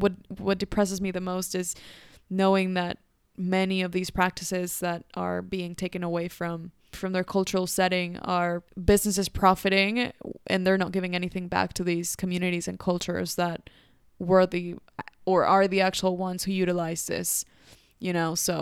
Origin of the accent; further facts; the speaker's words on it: Mexico; Growing up in Mexico, there's some sort of like mystic to our culture